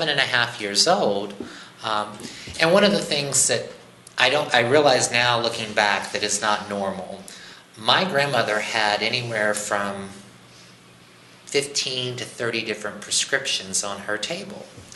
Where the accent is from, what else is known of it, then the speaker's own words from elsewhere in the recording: Kentucky, United States; born there; I was born in Western Kentucky.